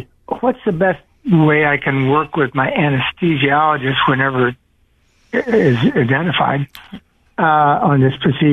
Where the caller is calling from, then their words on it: Santa Cruz, California, United States; and I'm calling from Santa Cruz.